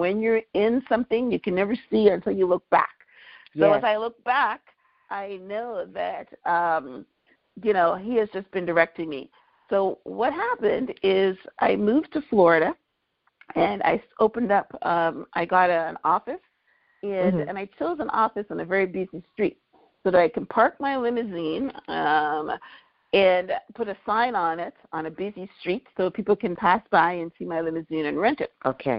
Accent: Guyana; born there; I was born in Guyana, and for our listeners that don't know where that okay. is a country in South America.

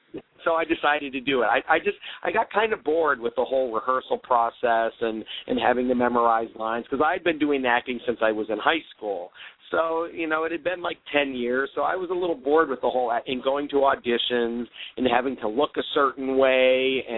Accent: Cleveland, Ohio, United States; I grew up in Ohio. I'm from Cleveland, Ohio, and I was a theater major in college.

